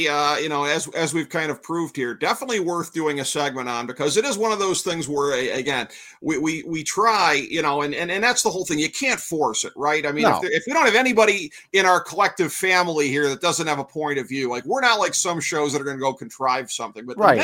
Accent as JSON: {"language": "English", "town": "Cleveland", "region": "Ohio", "country": "United States", "tie": "born or raised there", "said": "in my hometown of Cleveland, Ohio"}